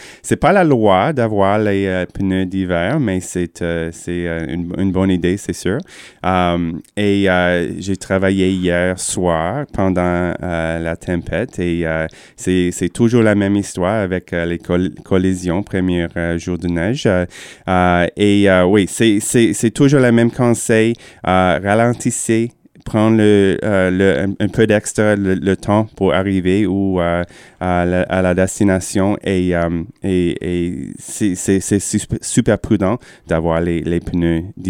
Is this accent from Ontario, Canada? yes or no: yes; Windsor, Ontario, Canada; quand j'ai grandi à Windsor et personne n'a les pneus d'hiver là-bas.